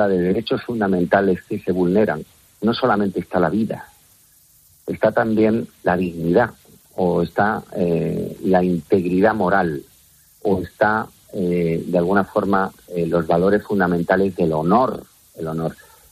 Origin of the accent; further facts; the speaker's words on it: Legutiano, Basque Country, Spain; born there; municipios como Legutiano, en donde asesinaron a un guardia civil, de donde yo soy, digamos, donde yo nací